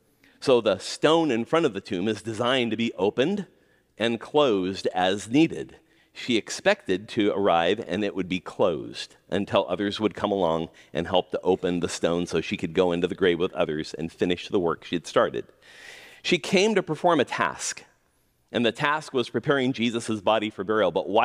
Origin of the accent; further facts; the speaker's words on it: California, United States; now in Seattle, United States; I come from Southern California, and the spring begins by things just being a little less brown when we have spring there.